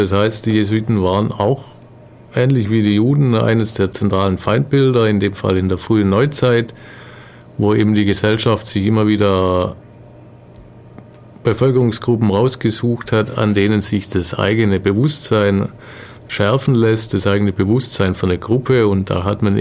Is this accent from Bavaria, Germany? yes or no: no; Ellwangen, Baden-Württemberg, Germany; Ich komme aus Ellwangen.